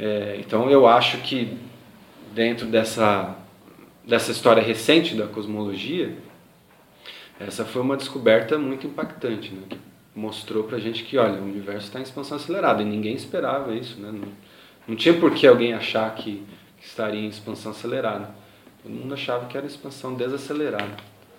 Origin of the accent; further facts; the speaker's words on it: São Paulo, Brazil; eu vim de São Paulo, né? Então acho que a minha visão é um pouco preconceituosa, porque lá o pessoal é muito bitolado na vida no cotidiano e tal